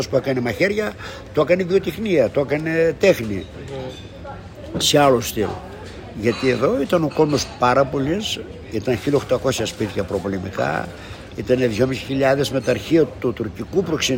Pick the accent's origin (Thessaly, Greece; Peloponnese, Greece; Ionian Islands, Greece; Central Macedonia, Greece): Thessaly, Greece; Elassona; Και όταν ερχόμασταν εδώ, εγώ ήμουν από την Ελασσόνα, ο άλλος ήταν από τον Τύρνεβο.